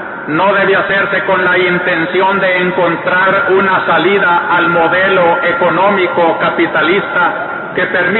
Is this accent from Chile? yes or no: no; El Salvador; Como pastor y como ciudadano salvadoreño